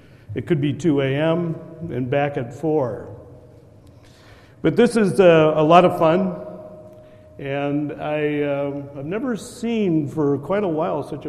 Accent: North Dakota, United States; now in Twin Cities, United States; I grew up in North Dakota, south of Fargo, in barley country.

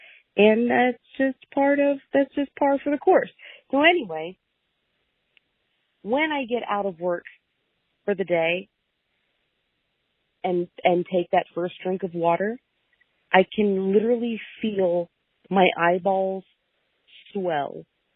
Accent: Mooresville, Indiana, United States; I am from Mooresville, Indiana.

